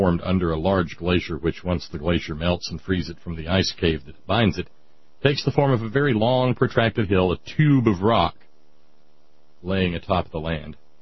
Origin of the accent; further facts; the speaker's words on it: Tiffin, Ohio, United States; even in little old Tiffin, Ohio, my hometown